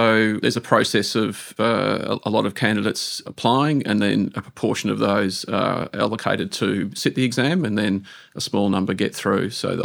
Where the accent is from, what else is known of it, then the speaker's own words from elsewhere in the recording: Mount Waverley, Victoria, Australia; So I was raised in Mount Waverley, so one of three boys, middle child. So Mount Waverley was a very sort of middle-class suburb.